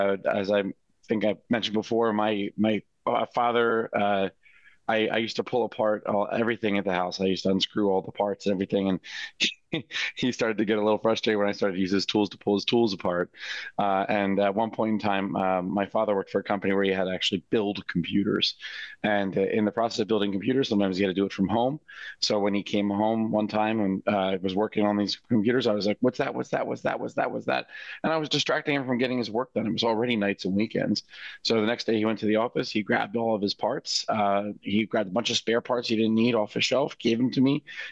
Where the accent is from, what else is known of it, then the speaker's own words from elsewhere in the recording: Philadelphia, Pennsylvania, United States; I grew up in Northeast Philadelphia. I am the oldest of three.